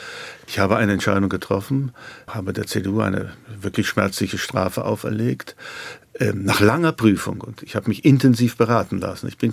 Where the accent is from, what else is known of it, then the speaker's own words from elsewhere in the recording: Thuringia, Germany; bin in Südthüringen aufgewachsen